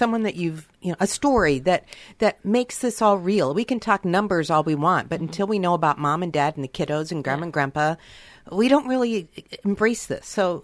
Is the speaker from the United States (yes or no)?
yes; Fort Dodge, Iowa, United States; Yeah, I grew up in Fort Dodge, which was a very, and my school was a very homogenous group